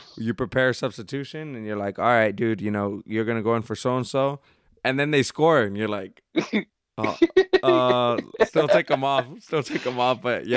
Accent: Colorado, United States; born there; I mean, it's Colorado, so it's not that impressive. But, that's my hometown. That's where I was born.

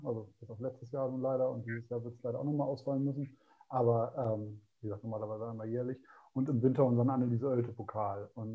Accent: Ahrensburg, Schleswig-Holstein, Germany; Wir kommen aus Ahrensburg und wir kennen halt auch die Zustände, die ja teilweise in Stormann geherrscht haben

